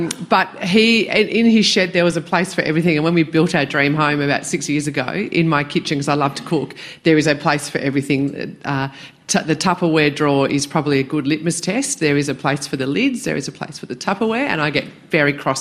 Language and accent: English; Sydney, New South Wales, Australia; we grew up very happy in Western Sydney and played in our big backyard.